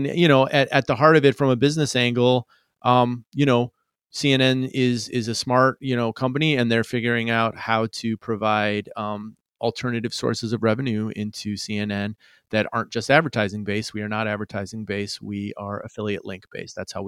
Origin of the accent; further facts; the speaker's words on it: Chicago, Illinois, United States; I started out in newspapers way back when I'm from Chicago.